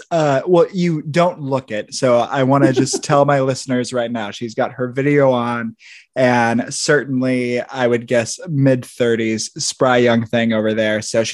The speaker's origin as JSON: {"language": "English", "town": "Terre Haute", "region": "Indiana", "country": "United States", "tie": "born or raised there", "also_born_or_lived": "Milwaukee / Chicago", "said": "I grew up in Terre Haute, Indiana, spent some time in Milwaukee, then Chicago."}